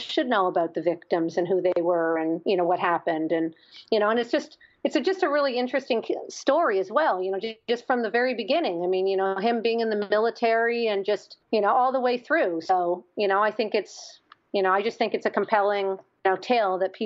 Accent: Canada; I was just in Canada, and I'm Canadian.

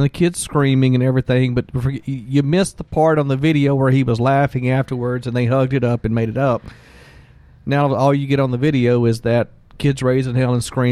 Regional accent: Mississippi, United States; Now, growing up in Mississippi, a swirly is when you got your head stuck in the toilet and you flushed it.

